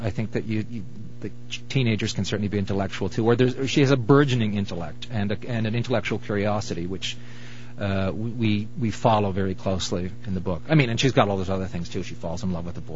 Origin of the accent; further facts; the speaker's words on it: St. John's, Newfoundland and Labrador, Canada; No, I grew up in the East End.